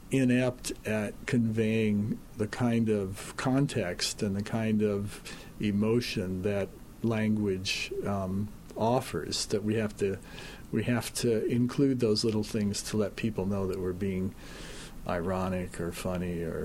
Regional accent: Nebraska, United States; I grew up in Nebraska, and the speech there is very slow, I think because there are so few people, and people enjoyed talking to each other.

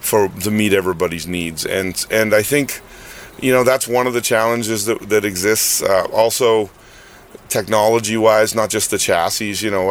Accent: Canada; So am I concerned as a Canadian that I'm going to get hit with tariffs on product coming into the United States?

